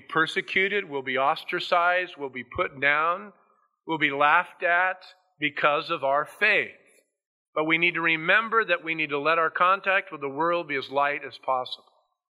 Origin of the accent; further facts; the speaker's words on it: United States; they look at me weird because I'm an American and I dress funny.